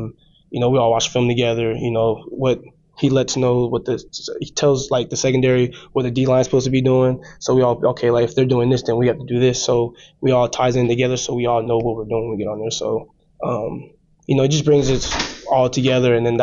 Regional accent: San Diego, California, United States; also born or lived in Las Vegas, United States; So, born and raised in San Diego, that's first off. And then I kind of, like, moved in the IE area around, like, Marietta, California. Then I finished off my senior year of high school in Las Vegas.

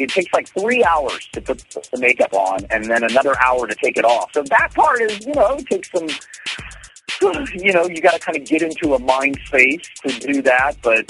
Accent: Kansas, United States; I'm from Kansas, and so a lot of the history of the Wild West is folded into the show.

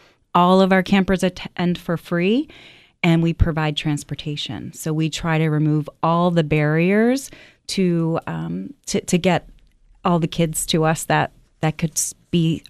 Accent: Maryland, United States; now in Florida, United States; I now live in Florida, but I was from Maryland.

